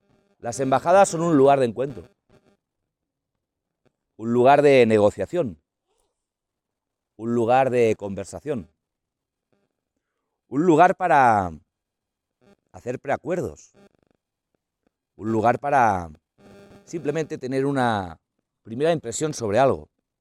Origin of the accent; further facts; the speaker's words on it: Spain; Vaya, yo soy de España, claro.